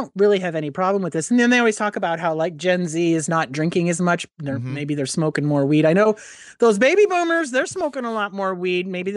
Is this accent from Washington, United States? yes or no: no; New Hampshire, United States; moved away; Well, I grew up in New Hampshire. I left before I was old enough to drink.